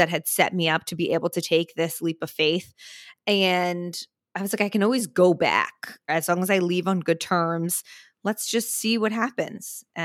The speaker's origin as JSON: {"language": "English", "region": "New Jersey", "country": "United States", "said": "I'm from Jersey. I am one of three girls."}